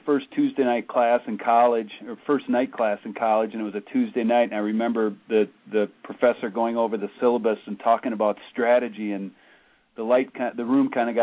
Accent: Green Bay, Wisconsin, United States; Well, I grew up in Green Bay, Wisconsin. Of course, that makes me a lifelong diehard Packer fan and ticket holder.

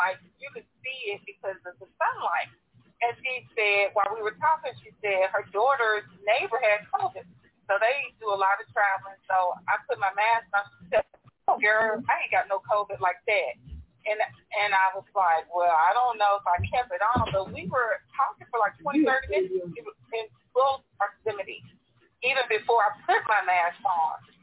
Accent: Clarksville, United States; I had gone down to my hometown of Clarksville, and I was taking care of my mom.

